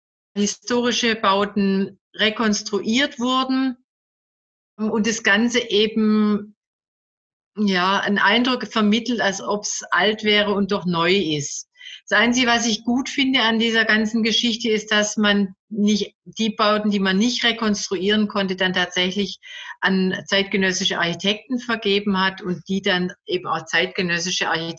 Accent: Stuttgart, Baden-Württemberg, Germany; Ich mache ein Gegenbeispiel aus meiner Heimatstadt Stuttgart.

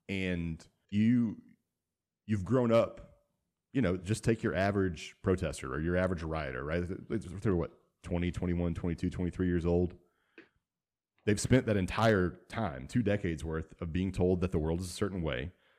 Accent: Port Arthur, Texas, United States; I grew up where I grew up in Port Arthur, and it's kind of a terrible place to grow up, and it's worse now than it was when I was a kid.

